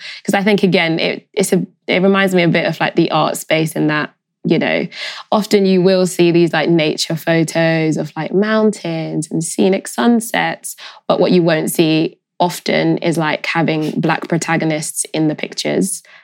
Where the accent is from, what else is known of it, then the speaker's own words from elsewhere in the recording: London, United Kingdom; Oh, well, I'd say I grew up in Highgate, North London, and I went to theatre school.